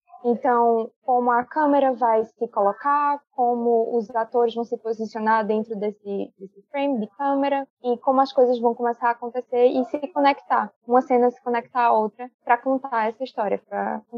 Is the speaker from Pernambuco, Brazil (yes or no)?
yes; Caruaru, Pernambuco, Brazil; sou de Caruaru e eu faço storyboards.